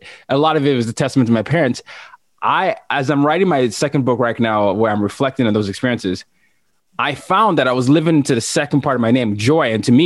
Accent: Nigeria; But so I shared with you that I'm from Nigeria, but I don't know if you know that I grew up in 5 countries and 4 continents.

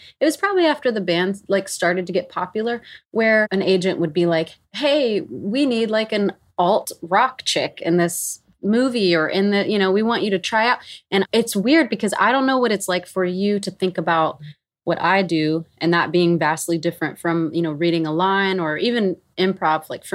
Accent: Mississippi, United States; also born or lived in Nashville; because my actual memories of growing up in Mississippi, it's not like they're all doom and gloom

